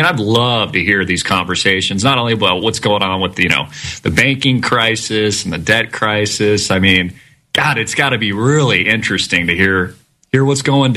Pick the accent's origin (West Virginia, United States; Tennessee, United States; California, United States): California, United States; Orange County; I have. I'm from Orange County. I've been to the Brea tar pits before.